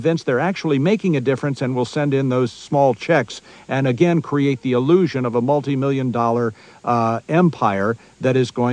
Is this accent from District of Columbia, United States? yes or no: yes; Washington, District of Columbia, United States; I was born in Washington, D.C. I've grown up here. I went to school here. I've lived here most of my life.